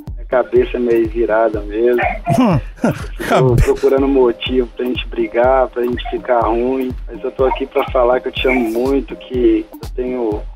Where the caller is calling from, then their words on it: Curitiba, Paraná, Brazil; De Curitiba.